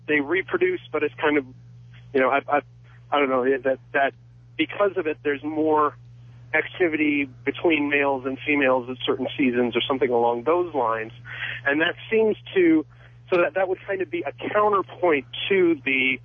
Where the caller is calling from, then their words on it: Valparaiso, Indiana, United States; Yeah, I'm calling from Valparaiso.